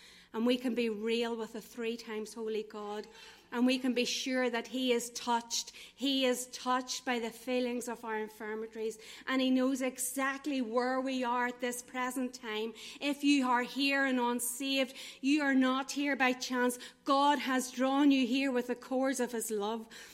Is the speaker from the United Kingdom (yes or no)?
yes; Banbridge, Northern Ireland, United Kingdom; I'm from Banbridge originally